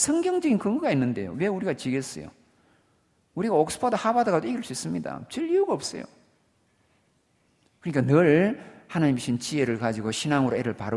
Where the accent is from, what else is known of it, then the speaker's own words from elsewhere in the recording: South Korea; 저는 다 시골에 지리산, 덕유산 그 사이인데 제가 그래 나와보니까 고등학교 시골 출신이라 해도요.